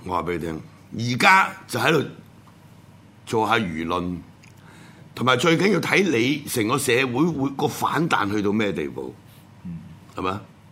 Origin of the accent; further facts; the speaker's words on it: Hong Kong; 呢啲人嘅所作所為係影響到我哋香港人嘅利益嘅時候，我哋就被逼要出聲嘅